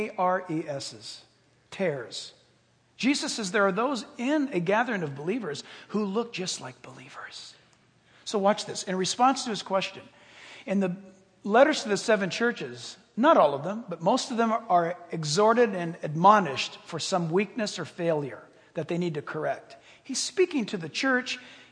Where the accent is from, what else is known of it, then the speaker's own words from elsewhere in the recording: United States; Again, we are so American.